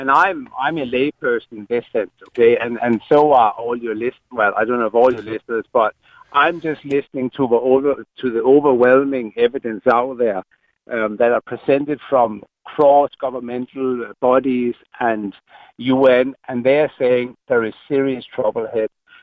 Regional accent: Denmark; I'm from Denmark, okay? So I come from a slightly different culture.

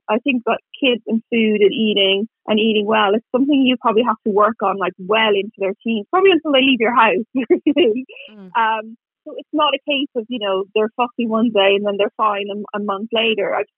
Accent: Kilkenny, Leinster, Ireland; accent: Irish; now in England; Yes, I'm from Kilkenny.

